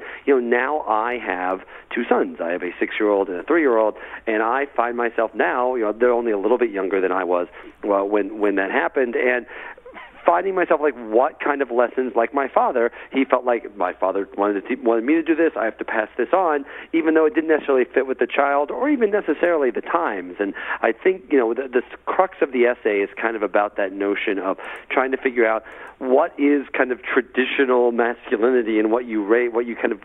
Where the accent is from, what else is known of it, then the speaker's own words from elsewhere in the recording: Illinois, United States; you know, I grew up in central Illinois. Illinois is basically Nebraska with Chicago at the top. And I'm from the Nebraska part. It's very rural.